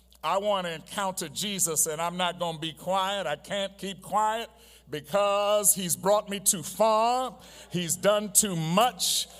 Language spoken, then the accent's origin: English; New York, United States; and yes, I'm from New York, so I'm gonna throw in there the immigrants also